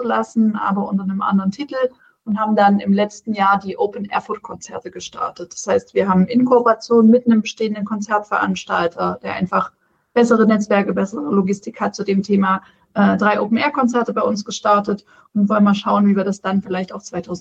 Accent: Erfurt, Thuringia, Germany; dass ich als echte Erfurter Puffbohne nicht müde wäre zu erzählen, wie schön und toll Erfurt ist

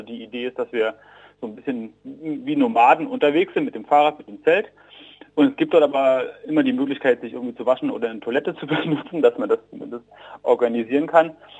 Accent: Leipzig, Saxony, Germany; Und so bin ich eben auch dazu gekommen, mich als Leipziger in der Lausitz mit zu engagieren

